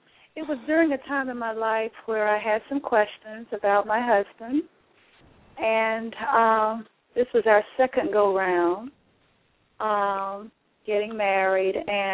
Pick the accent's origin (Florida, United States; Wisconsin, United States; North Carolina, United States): North Carolina, United States; Raleigh; I am from Raleigh, North Carolina.